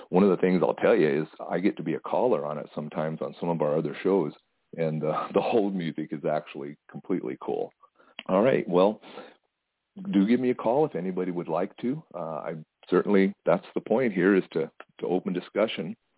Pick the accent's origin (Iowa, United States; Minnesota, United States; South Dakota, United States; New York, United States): South Dakota, United States; I grew up in South Dakota, not a really populated area. I like to joke that the 1960s didn't end until about 1976 there.